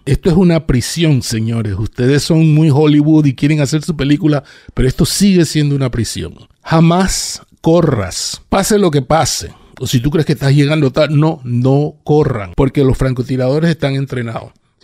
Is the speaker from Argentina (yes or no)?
no; Panama; moved away as an adult; now in United States; yo soy de Centroamérica. Yo soy panameño. Estudiando teatro y vine a los Estados Unidos becado